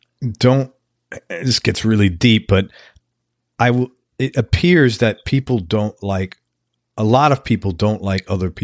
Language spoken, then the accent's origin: English; New York City, New York, United States; I grew up in the Bronx, and I read this book, and I grew up in a very blue collar, what you guys would call, I guess, working class.